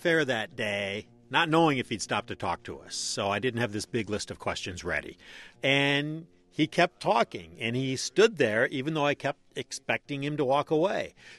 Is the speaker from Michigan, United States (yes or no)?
yes; Monroe, Michigan, United States; I worked at the radio station in Monroe, Michigan. That's my hometown, mostly rural, pretty sleepy, located halfway between Detroit and Toledo.